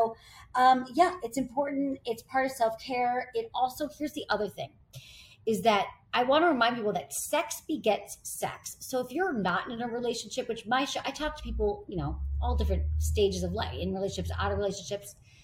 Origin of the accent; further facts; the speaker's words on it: Michigan, United States; And I didn't like grow up on in the middle of nowhere. Like I grew up in Michigan. We had like television.